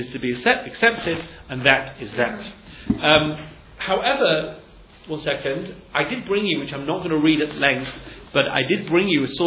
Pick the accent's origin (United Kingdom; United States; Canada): United Kingdom; England; Anyway, that's maybe I'm just English, you know? But I think I was brought up at school to understand if you fail, you failed.